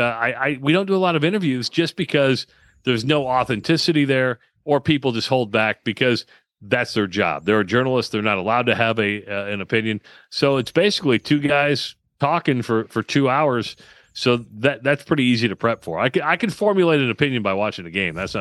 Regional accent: Iowa, United States; I grew up an Iowa fan. So I'm from Iowa, so I grew up an Iowa fan.

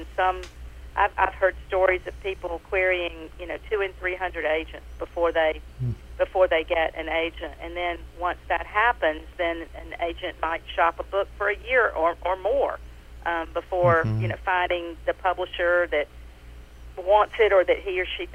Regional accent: Lancaster, South Carolina, United States; folks from my hometown have, you know, made comments in Bells for Eli, oh, this has got to be like Lancaster.

